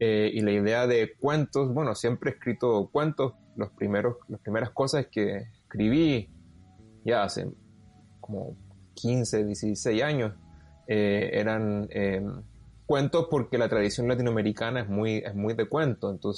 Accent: Santiago, Santiago Metropolitan Region, Chile; also born or lived in Temuco; cuando mi familia se muda de Temuco a Santiago, que yo nací en Temuco y estuve la primera parte de mi infancia en Temuco. Después, bueno, se acaba la dictadura y un par de años después, como que yo creo que mis padres estaban aburridos de Temuco, se fueron a Santiago.

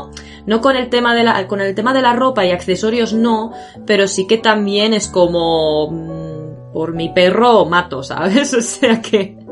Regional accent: Spain; now in Japan; España, porque al final es de donde vengo, ¿no? Y donde he vivido gran parte de mi vida.

